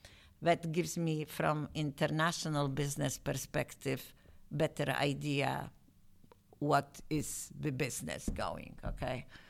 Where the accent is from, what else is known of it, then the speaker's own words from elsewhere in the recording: Strasbourg, Grand Est, France; English is a second language; I am from Strasbourg, as I said yesterday.